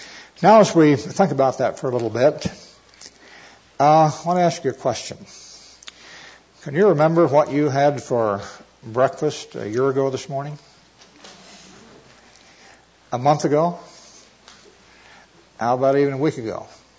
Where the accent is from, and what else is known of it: Missouri, United States